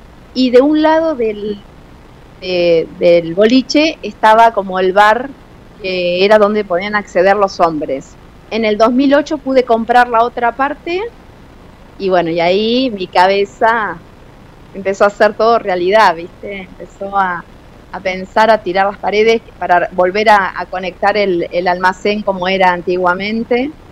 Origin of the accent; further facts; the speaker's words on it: Curamalán, Buenos Aires, Argentina; yo estaba estudiando en Buenos Aires, nací acá en Lucema, una plantación de lavanda muy cerquita del pueblo, y fui a la escuela primaria de Curamalán. Yo soy la novena de diez hijos